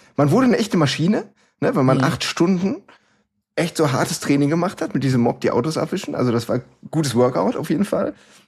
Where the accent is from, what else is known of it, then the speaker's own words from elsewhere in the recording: North Rhine-Westphalia, Germany; ich komme auch aus dem Ruhrgebiet